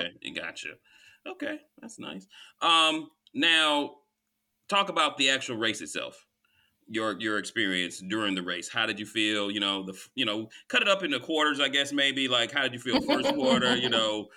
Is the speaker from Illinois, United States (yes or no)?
no; Orlando, Florida, United States; I'm from Orlando originally, so I'm just kind of interested.